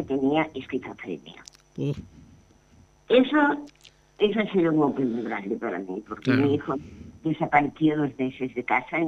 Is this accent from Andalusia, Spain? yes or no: no; Barcelona, Catalonia, Spain; Yo de Barcelona.